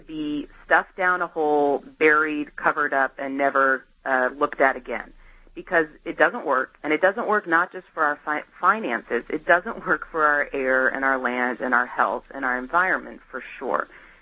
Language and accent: English; Colorado, United States; now in California, United States; So I'm originally from Colorado, but I live in California now.